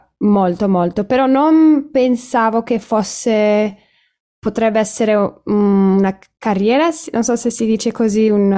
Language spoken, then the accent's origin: Italian; Moncalieri, Piedmont, Italy; born there; also born or lived in England / Paris / Varese; sono nata a Moncalieri, quindi sì, non troppo lontano da Torino e poi alle 3 anni sono andata in Inghilterra. Con la famiglia, ovviamente, ci siamo trasferiti.